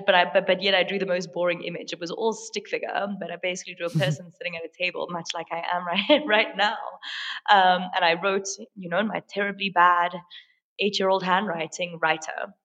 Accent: Bushbuckridge, Mpumalanga, South Africa; also born or lived in Limpopo / Johannesburg; My early years were spent living in Bushbuck Ridge in Mpumalanga. I was born in Limpopo. Moved around a little bit, and then we moved to Johannesburg for me to properly start schooling.

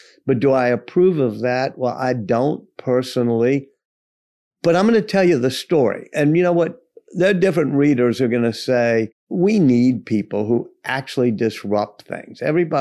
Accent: Louisiana, United States; where I grew up in Louisiana, I had a mentor who said, you know, two types of people come out of Louisiana, preachers and storytellers.

